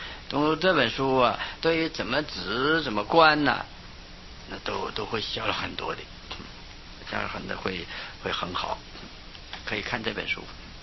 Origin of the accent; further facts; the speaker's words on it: China; 是智者大师，是我们中国人啊。